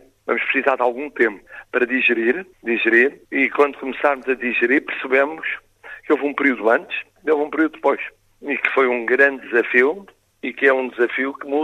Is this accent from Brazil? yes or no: no; Portugal; Nós temos esperança porque somos portugueses.